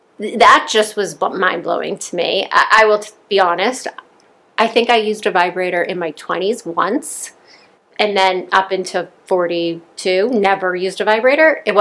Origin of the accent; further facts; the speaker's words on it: Boston, Massachusetts, United States; So I'm from Boston, outside of Boston.